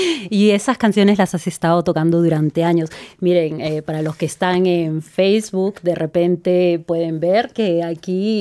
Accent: Peru; now in Australia; yo cuando llegué a Australia, ah, ¿de dónde eres? De Perú

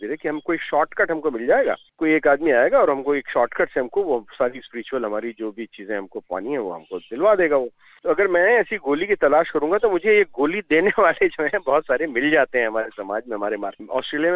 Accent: Lucknow, Uttar Pradesh, India; मैं basically national school of drama से हूँ, उसके बाद में मैं जर्मनी पढ़ने पढ़ाने के लिए गया था, लखनऊ का रहने वाला हूँ

